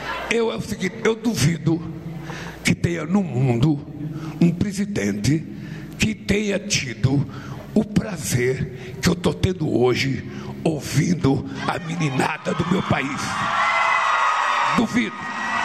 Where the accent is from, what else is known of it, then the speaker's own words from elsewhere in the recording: Northeast Region, Brazil; born there; Vai conhecer o Nordeste, onde eu nasci.